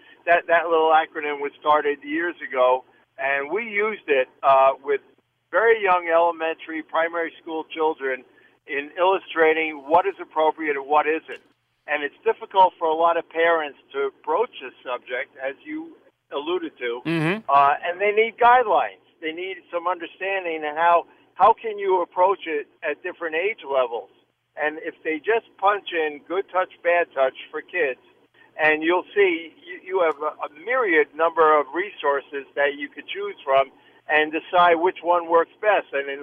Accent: New York City, New York, United States; We were growing up in New York City area back in the 50s

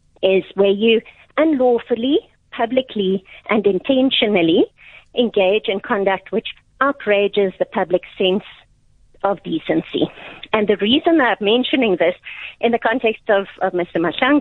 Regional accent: South Africa; And I'm so jealous that I'm an Afrikaner without any traditional dress.

